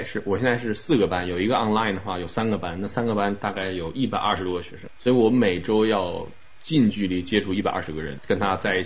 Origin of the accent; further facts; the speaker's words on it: Beijing, China; 我是北京人，我要回家怎么办？